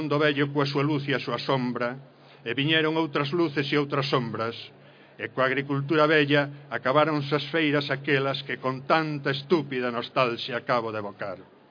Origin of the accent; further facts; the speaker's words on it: Galicia, Spain; Porque eu nací no Neolítico. Os labregos galegos que teñen, que temos 60 anos ou máis, nacemos case no Neolítico.